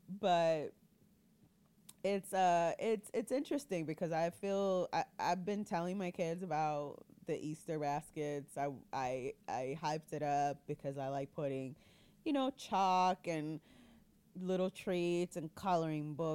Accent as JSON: {"language": "English", "country": "Puerto Rico", "tie": "born or raised there", "said": "Me, for example, I grew up in Puerto Rico"}